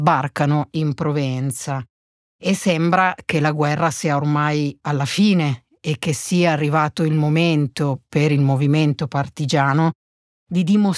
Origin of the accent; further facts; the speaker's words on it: Alba, Piedmont, Italy; sono cresciuta ad Alba